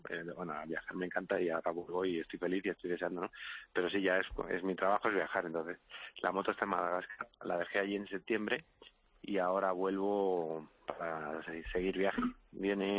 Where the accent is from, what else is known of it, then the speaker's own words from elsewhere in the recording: Madrid, Community of Madrid, Spain; era aterrizar en España y entrar, yo soy de Madrid